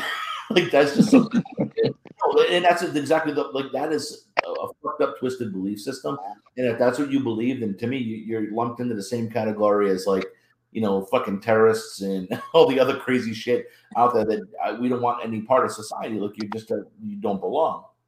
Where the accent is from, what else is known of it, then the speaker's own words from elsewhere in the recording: Pawtucket, Rhode Island, United States; I grew up in Pawtucket, just like, you know, you weren't far off.